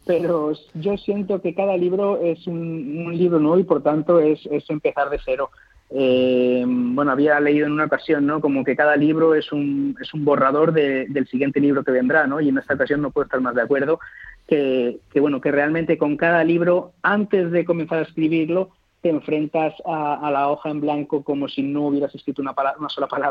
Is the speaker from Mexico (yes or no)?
no; Cantabria, Spain; muchos recuerdos, muchas vivencias de mi infancia y mi adolescencia en Cantabria